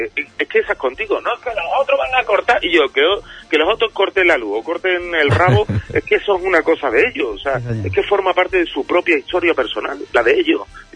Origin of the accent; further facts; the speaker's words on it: Cabeza Rubia, Andalusia, Spain; also born or lived in Seville; yo he crecido en Cabeza Rubia, en el Andévalo de Huelva, ¿sabes lo que te digo? ¿Sabes? Yo nací en Sevilla, pero me he criado en Huelva. Tengo las dos tierras metidas dentro de mí